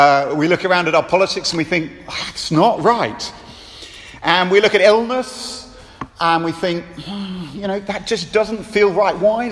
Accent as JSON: {"language": "English", "region": "England", "country": "United Kingdom", "said": "hotter than I was used to as an Englishman"}